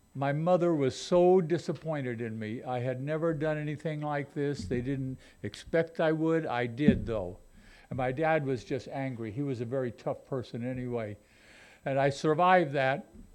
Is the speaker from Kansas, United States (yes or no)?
yes; Pittsburg, Kansas, United States; also born or lived in Carlsbad, New Mexico; I was born in Carlsbad, New Mexico, February 13th, 1937, and my parents were both teachers, and we moved, after I was only about 6 months old, back to where they grew up, and that was in Pittsburgh, Kansas.